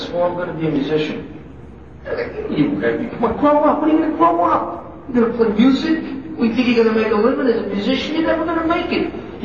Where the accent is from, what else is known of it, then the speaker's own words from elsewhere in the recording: Hicksville, New York, United States; But I was from New York, but I was from a town called Hicksville.